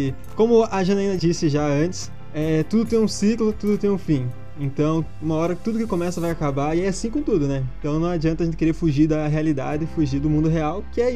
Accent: Paraná, Brazil; Não, eu sou do sul, sou do Paraná.

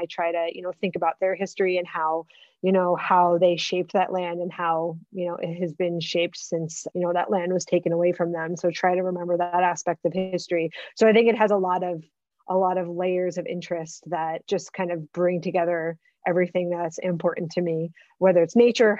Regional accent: New York, United States; I'm from New York, but my family, since my parents retired, moved to Tennessee in the United, another state in the United States.

